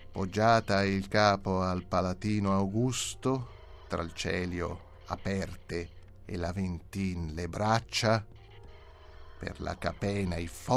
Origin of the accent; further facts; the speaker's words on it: Lombardy, Italy; now in Rome, Italy; Io non sono romano, sono lombardo, sono romano d'adozione perché ormai da quasi 20 anni vivo in questa città. Non ho mai imparato a parlare romano